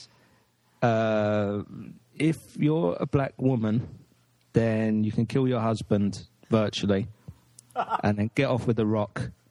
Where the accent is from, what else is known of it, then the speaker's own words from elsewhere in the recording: England, United Kingdom; I'm English.